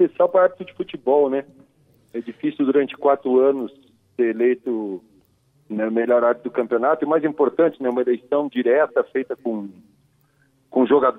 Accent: Pelotas, Rio Grande do Sul, Brazil; Atuei num time de segunda divisão lá da minha cidade natal, de Pelotas

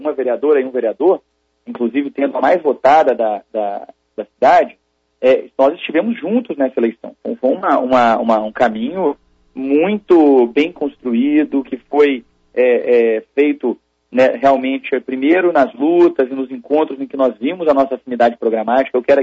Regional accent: Belo Horizonte, Minas Gerais, Brazil; now in Campinas, Brazil; eu cresci em Belo Horizonte

